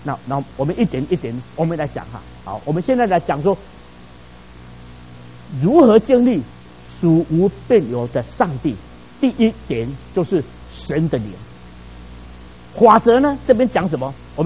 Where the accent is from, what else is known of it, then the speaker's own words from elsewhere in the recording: Taiwan; moved away; also born or lived in Canada; 那我从台湾来的时候啊，那个时候也没有这么厚的这个大衣